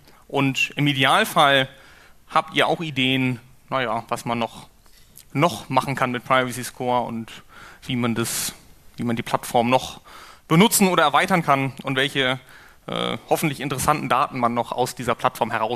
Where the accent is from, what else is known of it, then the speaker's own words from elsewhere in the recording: Hamburg, Germany; ich bin aus Hamburg